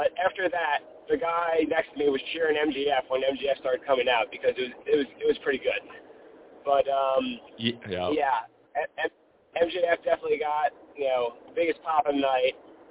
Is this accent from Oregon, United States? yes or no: no; Westchester, New York, United States; I'm actually from Westchester, New York.